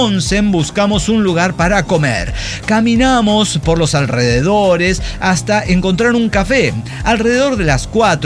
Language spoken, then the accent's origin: Spanish; Sonora, Mexico; Miren que yo soy de Sonora